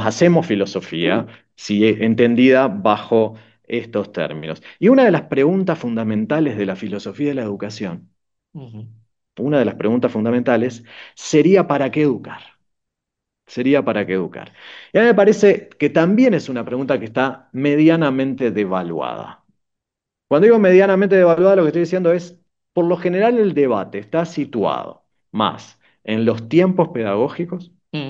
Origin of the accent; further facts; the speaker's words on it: Uruguay; al menos como sociedad uruguaya no discutimos para qué educar.